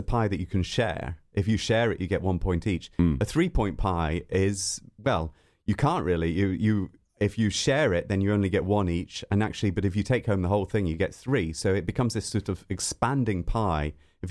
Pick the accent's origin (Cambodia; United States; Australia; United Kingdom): United Kingdom; Scotland; also born or lived in London; I was born in London, I grew up in Scotland.